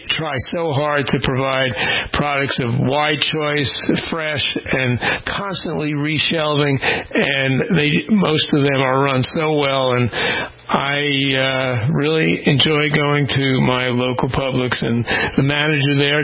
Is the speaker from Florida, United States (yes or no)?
yes; Florida, United States; everyone knows I'm from Florida